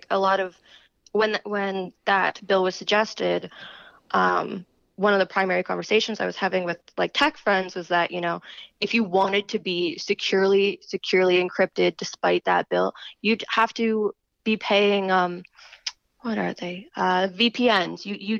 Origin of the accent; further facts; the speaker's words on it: Canada; as a Canadian seeing these bills roll out